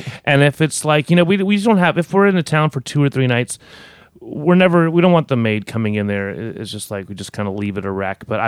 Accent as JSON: {"language": "English", "town": "San Jose", "region": "California", "country": "United States", "said": "I'm from San Jose"}